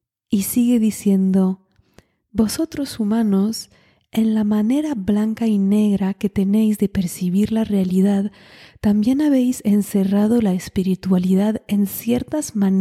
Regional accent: France; Spanish is a second language; Muy a menudo me sale en inglés cuando hablo con mi ser superior. Que es raro porque soy francesa. ¿Por qué no me sale en francés?

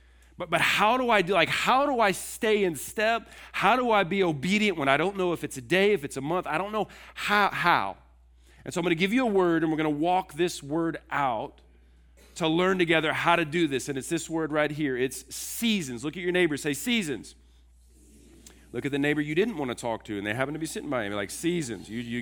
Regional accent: Houston, Texas, United States; I told you I grew up in Houston, spent 40 years in Houston, massive metroplex and city. It's hot all the time.

